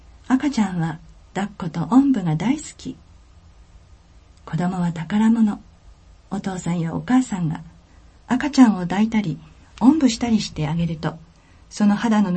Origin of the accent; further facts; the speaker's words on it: New Zealand; Japanese is a second language; 今回は、私の出身国、ニュージーランドを紹介します。